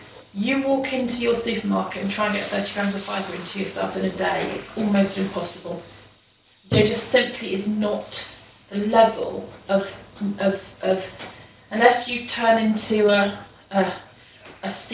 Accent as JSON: {"language": "English", "region": "Nouvelle-Aquitaine", "country": "France", "tie": "born or raised there", "said": "When you're in a food system like where I grew up in the Dordogne, the farmer's children are at school with his children, with the children from each farm."}